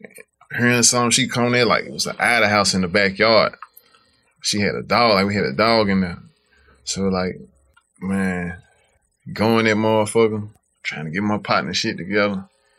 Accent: Memphis, Tennessee, United States; Orange Mound, It's like I'm from South Memphis, brother. Mound 5 minutes away from my hood.

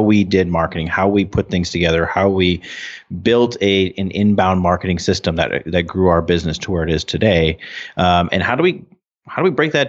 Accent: North Dakota, United States; We're a small state. We're from North Dakota.

